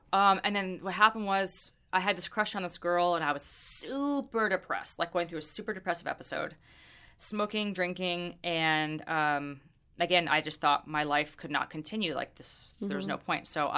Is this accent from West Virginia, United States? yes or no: no; California, United States; I grew up in Orange County, which was super, super conservative.